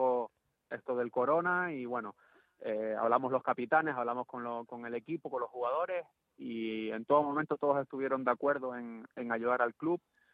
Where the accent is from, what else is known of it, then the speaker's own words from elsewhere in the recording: Spain; como saben que soy español